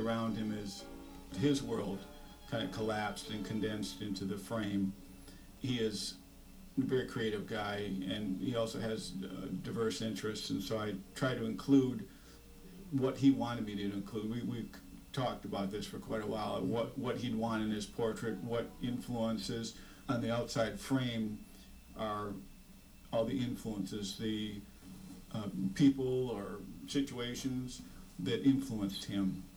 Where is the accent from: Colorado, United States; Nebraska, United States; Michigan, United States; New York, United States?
Michigan, United States; Detroit; now in Wakulla, United States; Originally from Detroit, grew up in the Motor City, and moved to Wakulla probably about 9 years ago.